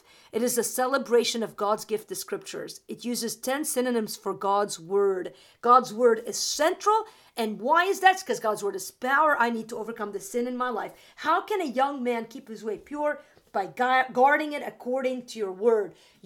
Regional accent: Wisconsin, United States; I'm from Wisconsin, I should know.

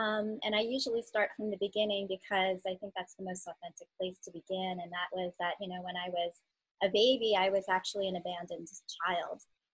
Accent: New York, United States; also born or lived in South Korea; And I was adopted from South Korea long, long time ago by a wonderful family that lived in New York. And so there I was at 2 years old, starting a brand new life with a new family.

